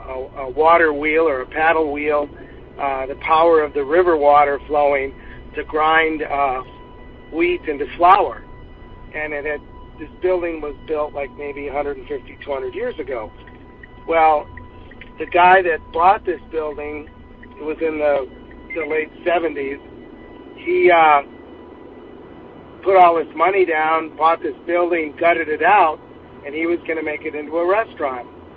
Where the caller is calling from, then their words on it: Phoenix, Arizona, United States; I'm calling from Phoenix, Arizona.